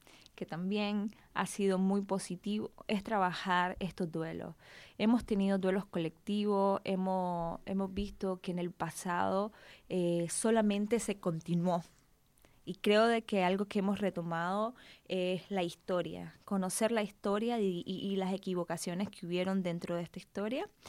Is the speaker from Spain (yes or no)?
no; Nicaragua; Hay algo que nosotros, como nicaragüenses, y acá me ha pasado mucho que nos preguntan mucho de la revolución.